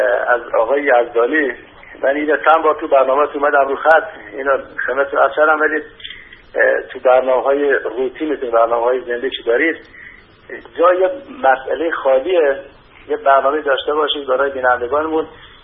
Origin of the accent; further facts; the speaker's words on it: Yasuj, Kohgiluyeh and Boyer-Ahmad, Iran; آقا من از یاسوج هستم.